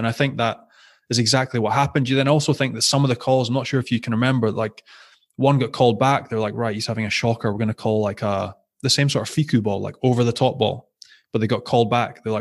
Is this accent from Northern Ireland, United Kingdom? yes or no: no; Scotland, United Kingdom; as being Scottish, what we're used to is the ups and the downs.